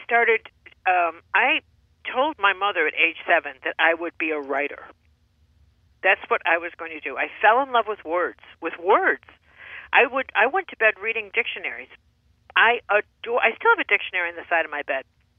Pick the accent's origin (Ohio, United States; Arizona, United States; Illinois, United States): Illinois, United States; Chicago; And I said, that's not possible because I'm from Chicago, and people like me, we don't live on farms.